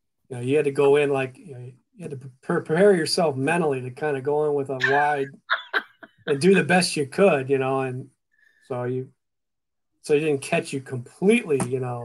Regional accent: Ohio, United States; Holy buckets was never said when I was growing up in Ohio.

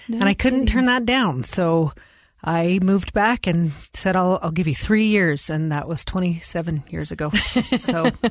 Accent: Cedar City, Utah, United States; Born and raised in Cedar City. This is home. It is home.

